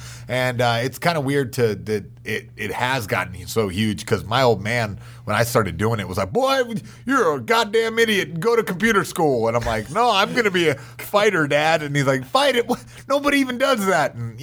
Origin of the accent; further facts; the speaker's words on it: North Carolina, United States; Like, North Carolina.